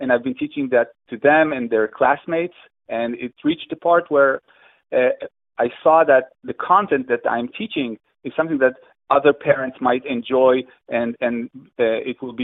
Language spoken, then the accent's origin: English; Israel; I'm 45 years old. I'm from Israel